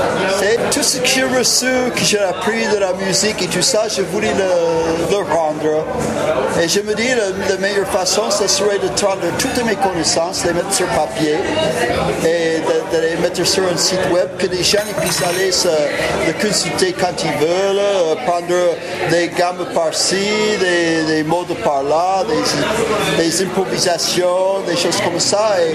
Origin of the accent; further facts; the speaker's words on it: California, United States; French is a second language; c'est la musique que avec laquelle j'ai grandi en Californie.